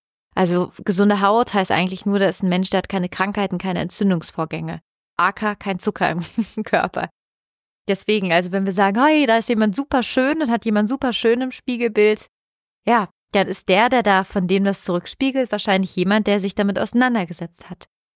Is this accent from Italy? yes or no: yes; Italy; Ich komme aus Italien.